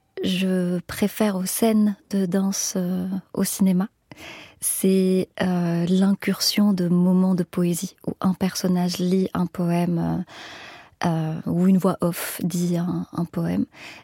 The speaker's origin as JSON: {"language": "French", "country": "Morocco", "said": "Enfin, je viens du Maroc, c'est un pays où on n'a toujours pas séparé la religion et l'État"}